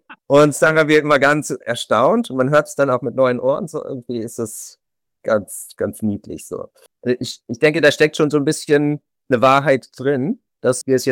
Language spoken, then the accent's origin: German; Monschau, North Rhine-Westphalia, Germany; ich habe es als Kind, ich komme ja aus Monschau, da gab es sehr viel Blasmusik.